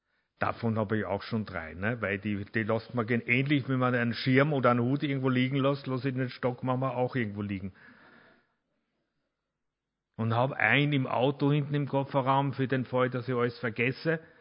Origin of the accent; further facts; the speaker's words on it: Austria; accent: Austrian; außer meinem österreichischen Akzent